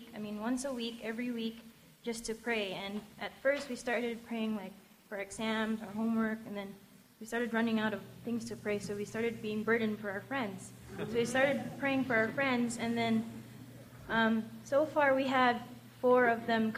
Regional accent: Cyprus; Hi, we're both from Cyprus. …

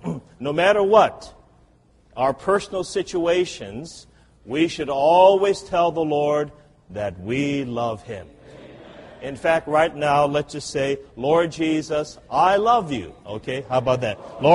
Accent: California, United States; I'm from California.

